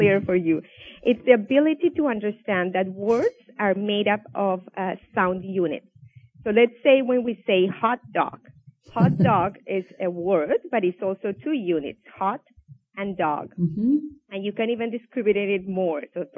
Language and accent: English; Colombia; English is a second language; moved away as an adult; now in United States; So I came to the U.S. 9 years ago. I was born and raised in Colombia, and I came here to do my PhD in developmental psychology